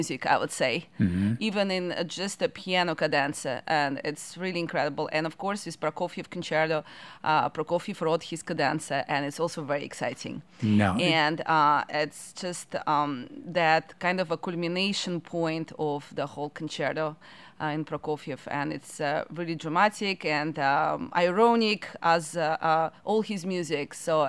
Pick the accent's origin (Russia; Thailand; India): Russia; Moscow; now in New York, United States; because my grandfather actually came from Ukraine, from Kharkov. So, but I'm Russian. I was born in Moscow.